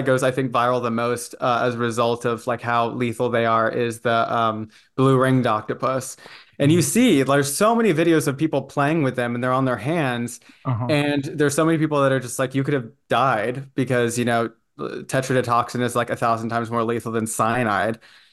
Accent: San Antonio, Texas, United States; growing up in San Antonio, Texas, and then coming out after being afraid to tell anybody about what I was feeling

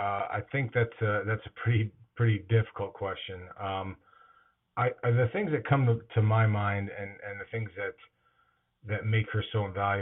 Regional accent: Chicago, Illinois, United States; We grew up in Chicago most of my life before moving out here to the East Coast.

